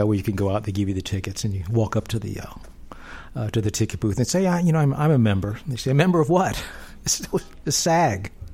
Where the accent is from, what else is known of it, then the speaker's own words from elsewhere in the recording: Houston, Texas, United States; also born or lived in New York City; Oh, I'm from Houston, Texas. I was born in New York City. I graduated University of Houston with a history English degree.